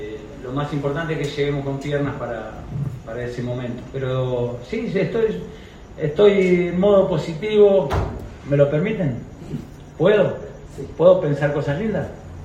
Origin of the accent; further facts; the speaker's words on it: Cafferata, Santa Fe, Argentina; Yo soy de pueblo, si a mí me ponen un día a jugar con Boca, ¿y sabe qué? O con River, y soy de Cafferata